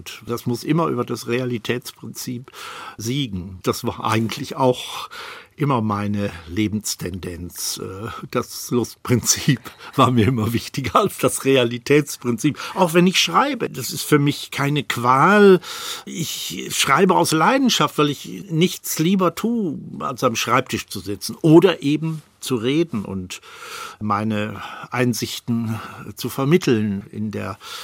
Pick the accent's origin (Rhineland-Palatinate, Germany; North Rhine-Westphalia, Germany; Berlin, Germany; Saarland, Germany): North Rhine-Westphalia, Germany; Recklinghausen; Ja, ich bin in Recklinghausen